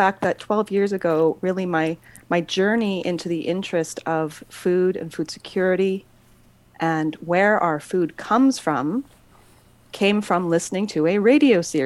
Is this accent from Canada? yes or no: yes; British Columbia, Canada; I grew up in the Okanagan. Just love this area.